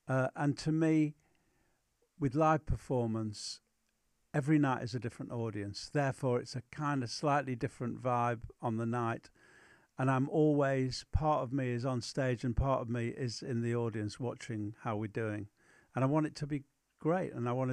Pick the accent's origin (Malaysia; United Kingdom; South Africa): United Kingdom; Manchester, North West England; the bands that we saw growing up in Manchester during that sort of early 60s period in particular was just phenomenal.